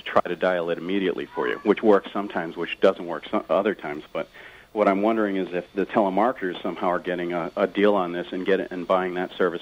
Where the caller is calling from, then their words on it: New Jersey, United States; I'm calling from New Jersey, and I just found out from a friend of mine that we now have a choice of local phone service.